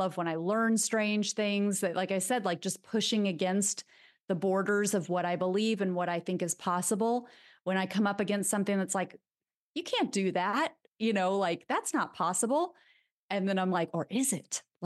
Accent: Midwest, United States; also born or lived in Europe; I grew up in the Midwest. I am again in the Midwest. Because I lived in Europe, I've lived in Europe a couple of times.

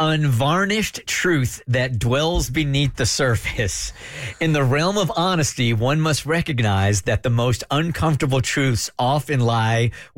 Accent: Atlanta, Georgia, United States; I'm from Atlanta and I have a syndicated radio show called The Burt Show.

